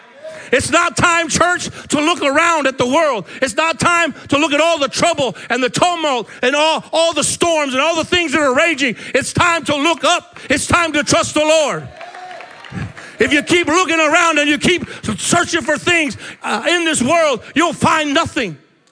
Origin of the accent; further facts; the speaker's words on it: Arizona, United States; I've been smitten by it a few times growing up in Arizona.